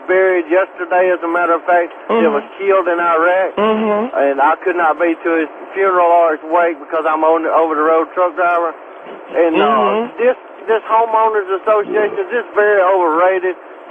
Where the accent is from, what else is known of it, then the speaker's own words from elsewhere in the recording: Alabama, United States; And where I'm from, you'd be running clean out of the neighborhood. I'm from South Alabama, and it don't matter what your homeowners association our neighborhood watch, whatever says, we can hang whatever we want out.